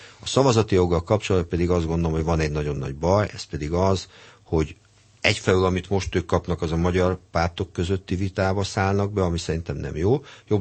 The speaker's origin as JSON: {"language": "Hungarian", "country": "Hungary", "said": "nagyon büszke vagyok arra, hogy magyar vagyok"}